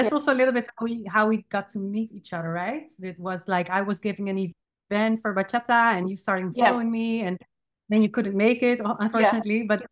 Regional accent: Netherlands; I'm from the Netherlands. I'm 33 years old. I lived actually almost all my life in the same city. So where I was born, in a hospital that is not existing anymore. In that place, I still lived.

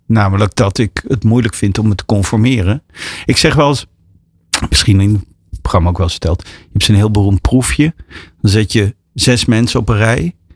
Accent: Duiven, Gelderland, Netherlands; ik ben opgegroeid in Duiven. Dat is het Almere van het Oosten.

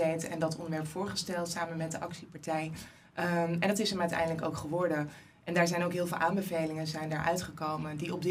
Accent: Langendijk, North Holland, Netherlands; Ik kom uit Langendijk in Noord-Holland.

